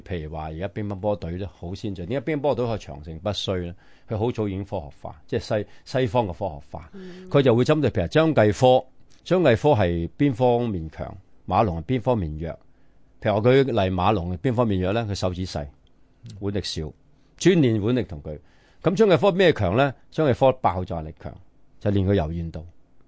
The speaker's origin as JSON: {"language": "Cantonese", "country": "China", "said": "但系我哋作为中国人咧，都应该比较系自豪嘅"}